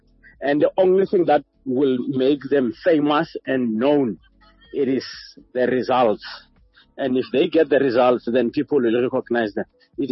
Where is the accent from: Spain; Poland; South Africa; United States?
South Africa; But as a South African, I will always put my country first